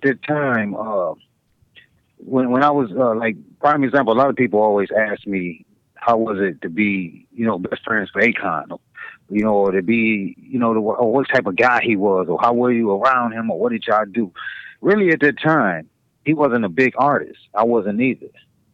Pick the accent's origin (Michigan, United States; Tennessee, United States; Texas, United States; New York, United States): Michigan, United States; Westland; No, I grew up in Westland.